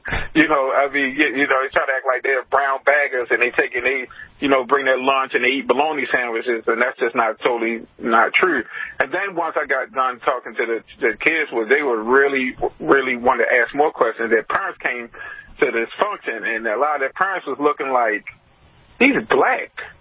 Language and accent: English; Queens, New York, United States; also born or lived in Baltimore; that's because I grew up in Queens, and I said, grew up half here in Baltimore.